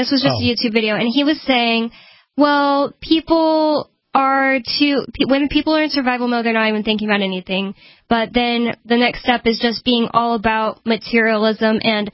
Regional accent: Kansas, United States; also born or lived in Tennessee / Texas; I was growing up in the Bible Belt because I grew up in like Kansas, Tennessee, and Texas. My parents were. Or my dad was in the army, and my parents were Christian.

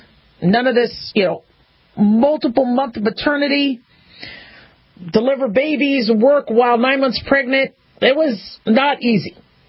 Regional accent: Phoenix, Arizona, United States; Mind you, I grew up in Phoenix, Arizona for part of my childhood, so there was Sahara.

